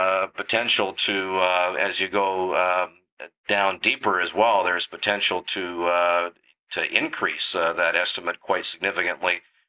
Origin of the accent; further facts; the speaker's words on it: British Columbia, Canada; as a British Columbian my entire life, I must say I never thought I'd be this excited to be in Quebec.